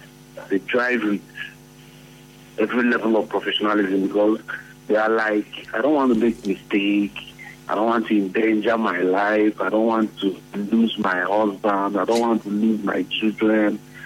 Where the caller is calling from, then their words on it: Port Harcourt, Rivers, Nigeria; I'm calling from Port Harcourt.